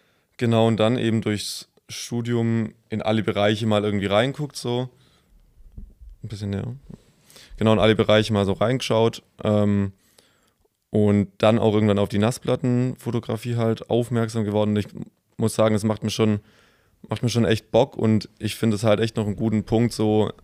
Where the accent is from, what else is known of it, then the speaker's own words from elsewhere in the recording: Baden-Württemberg, Germany; now in Esslingen, Germany; Ich bin 22 Jahre alt, komme aus der Nähe von Freudenstadt im Schwarzwald. Genau, und wohne gerade aktuell in Esslingen und studiere da Fotodesign.